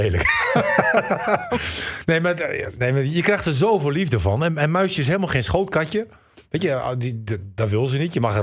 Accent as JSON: {"language": "Dutch", "region": "Groningen", "country": "Netherlands", "moved": "yes", "lives_now": "Emmen, Netherlands", "said": "Nou, ik heb wel... Ik ben natuurlijk een echte Groninger."}